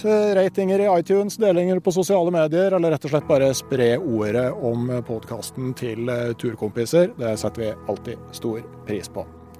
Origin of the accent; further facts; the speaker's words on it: Gausdal, Innlandet, Norway; Jeg kommer jo fra Gausdal, og der fantes det jo en runestein